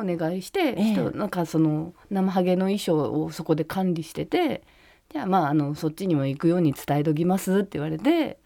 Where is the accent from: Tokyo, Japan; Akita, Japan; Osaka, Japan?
Akita, Japan; accent: Akita dialect; 本当に秋田弁で、私秋田弁でビジネスをしたことがないので、秋田弁の敬語が喋れないんですよ。